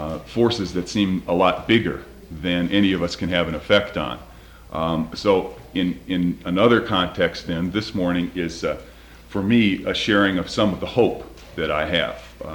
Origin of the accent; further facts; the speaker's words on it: Chicago, Illinois, United States; I come from Chicago